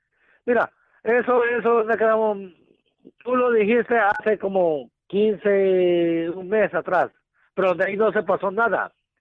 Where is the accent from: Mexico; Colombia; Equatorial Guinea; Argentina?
Mexico; now in South Carolina, United States; yo soy mexicano, Alex. Soy aquí de South Carolina.